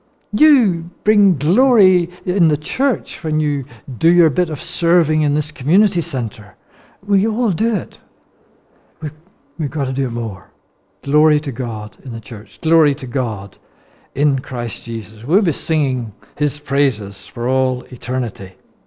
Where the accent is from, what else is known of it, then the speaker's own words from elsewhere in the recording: Northern Ireland, United Kingdom; I said, no, I'm not. I'm from Northern Ireland.